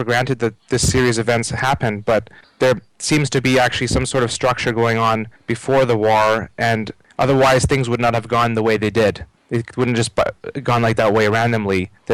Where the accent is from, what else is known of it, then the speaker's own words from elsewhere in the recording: Canada; I'm from Canada